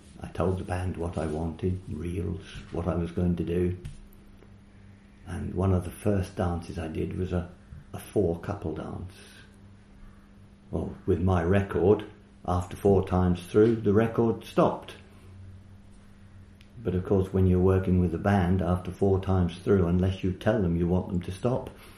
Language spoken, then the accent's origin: English; East of England, United Kingdom; I was born in Norfolk, so I spent the first 18 years of my life there.